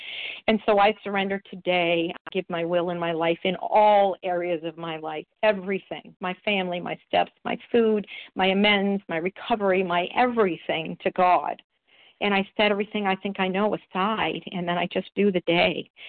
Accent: New Hampshire, United States; I'm from New Hampshire.

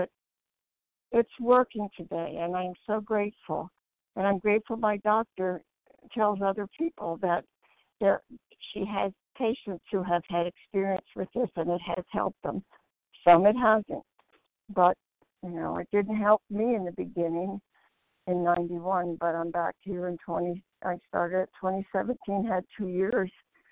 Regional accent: Pennsylvania, United States; I'm from Pennsylvania.

